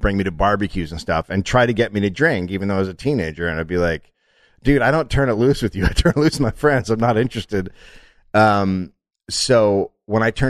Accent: California, United States; I'm from California, unlike you, Oregon.

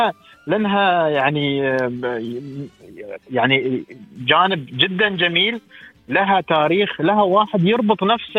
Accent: United Arab Emirates; ان في ما شاء الله عندنا نحن ترى يعني كاماراتيين

